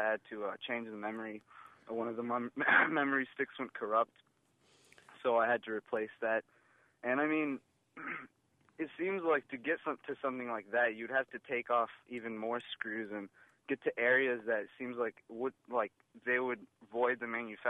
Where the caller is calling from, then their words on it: Urbana, Illinois, United States; Hi, I was calling from Urbana, and I was wondering, I have a laptop that I purchased.